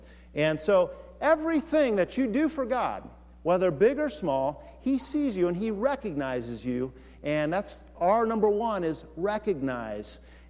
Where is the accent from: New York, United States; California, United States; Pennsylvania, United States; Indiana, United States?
Indiana, United States; Fort Wayne; We grew up in Fort Wayne.